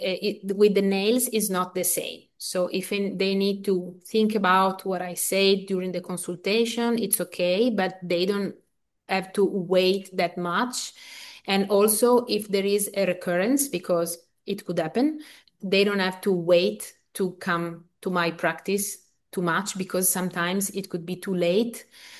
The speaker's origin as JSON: {"language": "English", "town": "Bologna", "region": "Emilia-Romagna", "country": "Italy", "second_language": "English", "said": "because I am originally from Bologna."}